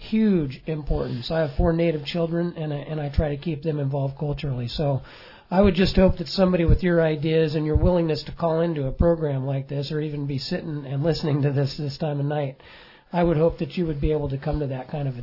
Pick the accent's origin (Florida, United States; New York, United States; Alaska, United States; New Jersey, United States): Alaska, United States; Anchorage; now in Ketchikan, United States; I grew up in Anchorage, and you don't even learn about culture in Anchorage.